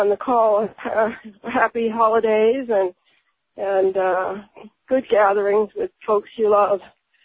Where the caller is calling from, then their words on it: Massachusetts, United States; I'm calling from Massachusetts.